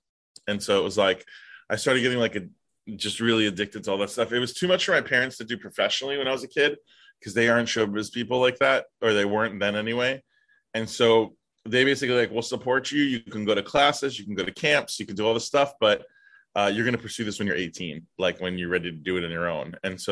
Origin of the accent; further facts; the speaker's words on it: Brooklyn, New York, United States; Yeah, my great-grandfather, when he moved here, through Ellis Island, tried to get a house on this street in Brooklyn.